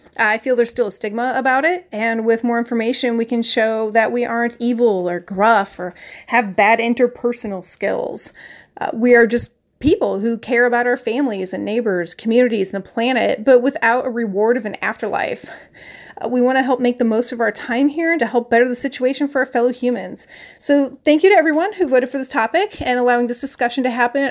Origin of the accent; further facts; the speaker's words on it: Indiana, United States; from Indiana, and I submitted the topic Atheism in America